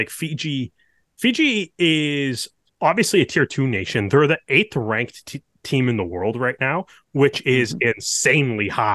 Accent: Canada; As a Canadian fan, super concerning.

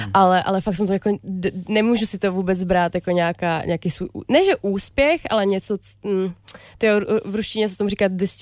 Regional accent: Brno, South Moravian Region, Czechia; born there; Já jsem se narodila v Brně.

